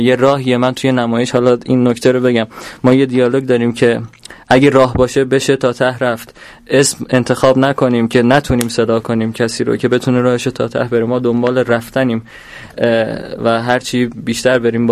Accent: Khuzestan, Iran; از جنوب اومدیم با بچه‌مون، ما بچه‌های جنوبیم، بچه‌های آبادان، خرمشهر، ماهشهر، اهواز

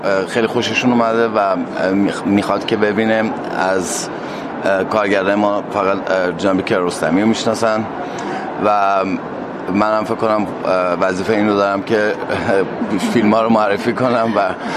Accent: Iran; من هم ایرانی هستم

